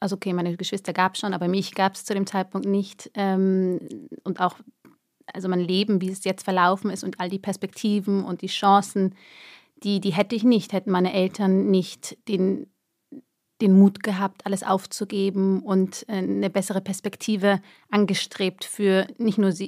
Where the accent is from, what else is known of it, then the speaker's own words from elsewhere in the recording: Germany; ich sehe zwar so aus wie die, aber ich bin Deutsche und ich bin ganz anders und meine Mentalität, ich bin ganz anders sozialisiert